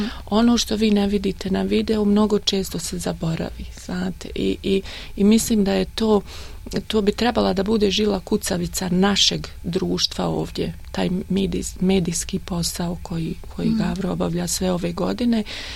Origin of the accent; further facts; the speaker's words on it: Tuzla, Federation of Bosnia and Herzegovina, Bosnia & Herzegovina; now in Australia; ja sam iz Tuzle, tako da nismo nikad se prije znali